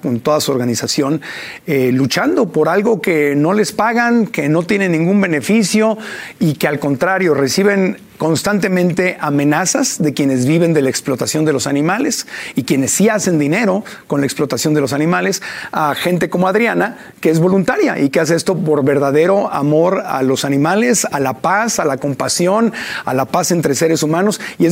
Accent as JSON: {"language": "Spanish", "country": "Mexico", "said": "hay un beneficio como mexicana, como ser humano"}